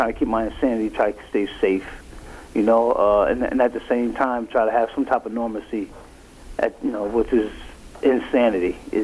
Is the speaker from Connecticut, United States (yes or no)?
yes; Bridgeport, Connecticut, United States; I'm originally from Bridgeport.